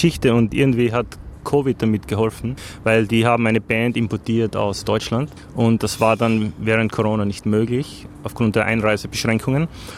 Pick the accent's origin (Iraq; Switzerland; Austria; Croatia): Austria; Styria; Weil ich komme aus der Steiermark, da spricht man Dialekt.